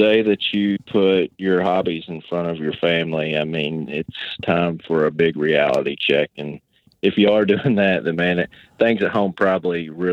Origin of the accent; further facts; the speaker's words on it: Kentucky, United States; I'm from Western Kentucky, 34 years old.